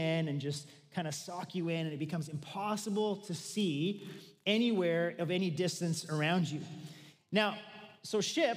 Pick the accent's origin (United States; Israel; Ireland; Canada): Canada; Victoria, British Columbia; I grew up in Victoria, our province's capital, and growing up on the island